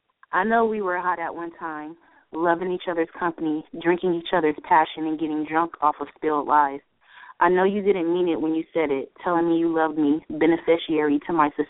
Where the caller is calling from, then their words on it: California, United States; This is … from California.